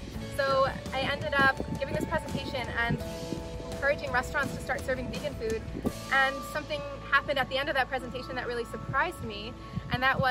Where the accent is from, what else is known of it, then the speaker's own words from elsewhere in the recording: New York City, New York, United States; now in Aruba; And for me, when I first moved here, I'm originally from New York City. When I first moved here 3 years ago, it was nothing like this at all.